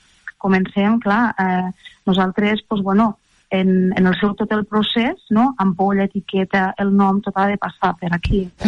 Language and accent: Catalan; Lleida, Catalonia, Spain; born there; jo soc nascut a l'Horta de Lleida, concretament a la partida de Torres Sanull, i ja vinc de pares, padrins i repadrins, pagesos, i de cases parials, no?, de l'Horta de Lleida.